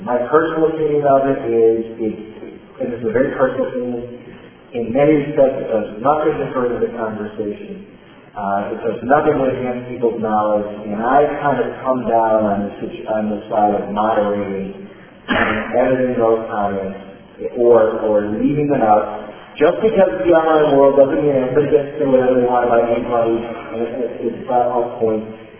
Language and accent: English; San Francisco, California, United States; this was 16 years as I grew up in San Francisco, I'm a Yankee.